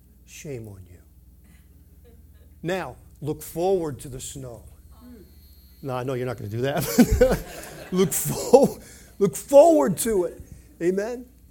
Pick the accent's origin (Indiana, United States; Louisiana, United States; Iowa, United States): Louisiana, United States; New Orleans; I grew up in New Orleans. Nancy grew up in Atlanta. We find ourselves in winter wonderland.